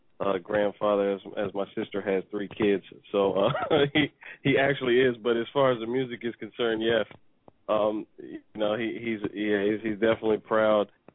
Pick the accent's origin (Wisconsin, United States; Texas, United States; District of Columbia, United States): District of Columbia, United States; Washington; So I'm also from the Washington, D.C. area.